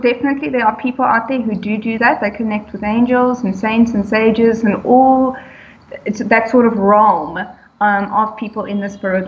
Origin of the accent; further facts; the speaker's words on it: Somerset West, Western Cape, South Africa; now in Durbanville, South Africa; Born and bred from Somerset West, Cape Town. I've moved to Durbanville side of the world about 2 years ago.